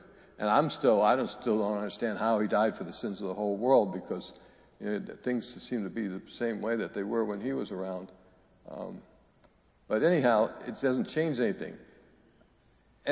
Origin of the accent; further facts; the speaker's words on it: Salem, Massachusetts, United States; also born or lived in Peabody; growing up in Salem, Massachusetts, back in the 50s, I went to a church, St. Thomas.